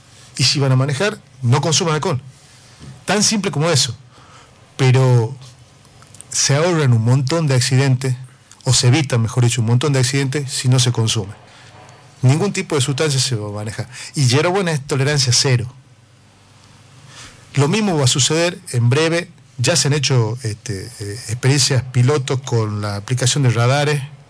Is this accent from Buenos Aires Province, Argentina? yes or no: no; Tucumán, Argentina; Nosotros, como tucumanos, como ciudadanos, como vecinos de cada ciudad de esta provincia